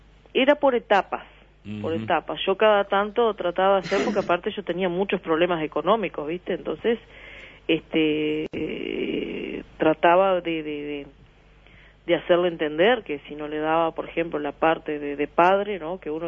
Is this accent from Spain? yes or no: no; Salto, Uruguay; now in Artigas, Uruguay; No, yo soy de Salto, nacida y criada, hace 20 años que estoy radicada acá.